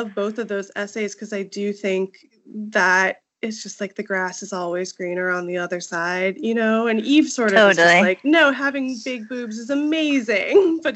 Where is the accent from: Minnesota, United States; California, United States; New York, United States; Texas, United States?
California, United States; Los Angeles; like I grew up in Hollywood for like the first 5 years of my life before we moved to the Valley.